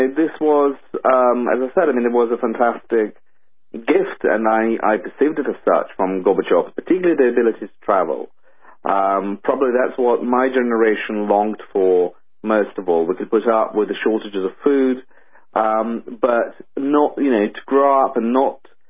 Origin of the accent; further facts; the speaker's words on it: Russia; I felt, as somebody who was born and bred in Russia, I also felt incredibly ashamed.